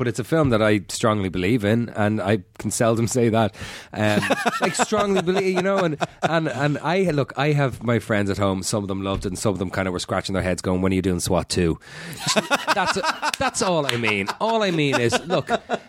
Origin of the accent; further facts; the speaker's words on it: Ireland; accent: Irish; I'll instantly go back to sounding more Irish. And if I go home a couple of days at home and my accent thickens right up.